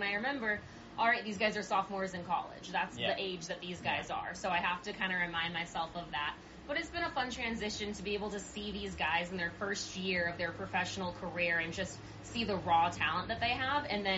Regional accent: Los Angeles, California, United States; now in Visalia, United States; of course, I'm from the Los Angeles area, but you don't really know a lot about the Central Valley when you're from a big city.

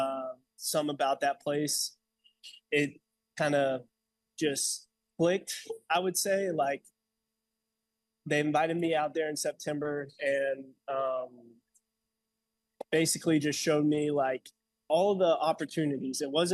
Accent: Auburn, Alabama, United States; also born or lived in Carrollton, Georgia; Yeah, so I was born in Carrollton, Georgia. Moved to Auburn whenever my dad got a new job when I was in around fifth grade. So I basically like went to high school, grew up the second part of my life in Auburn.

